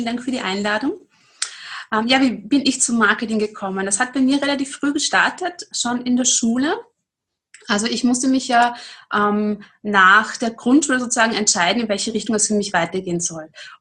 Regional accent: Austria; Also ich habe dann eben das nennt sich bei uns in Österreich Handelsakademie.

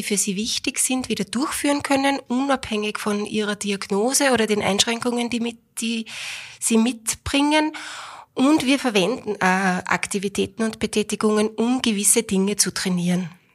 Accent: Upper Austria, Austria; born there; also born or lived in Vienna; ich bin gebürtige Oberösterreicherin, jetzt aber schon einige Jahre in Niederösterreich, viele Jahre in Wien und habe selbst 4 Kinder. Ja, bin ein Kind vom Land

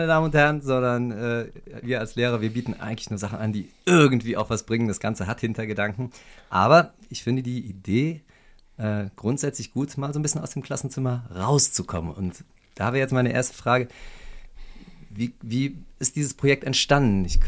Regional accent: Cologne, North Rhine-Westphalia, Germany; Ich bin in Porz groß geworden.

